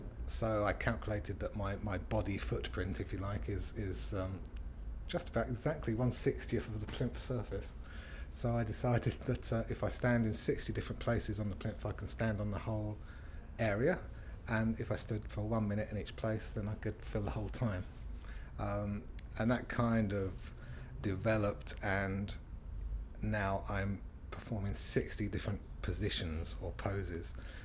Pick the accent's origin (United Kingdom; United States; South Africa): United Kingdom; Slough, South East England; I'm 47 and I come from Slough in Berkshire.